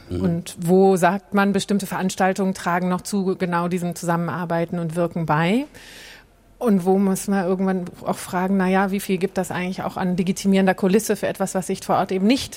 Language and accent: German; Bielefeld, North Rhine-Westphalia, Germany; Also ich habe auch eine Zeit lang selber in so einer gemischten Liga gespielt in meiner Jugend in Bielefeld.